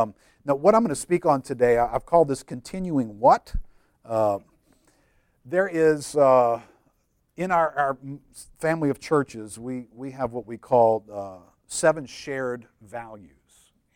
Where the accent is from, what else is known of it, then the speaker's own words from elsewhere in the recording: New Orleans, Louisiana, United States; I'm the senior pastor of a church in New Orleans called Lakeview Christian Center. I grew up in New Orleans.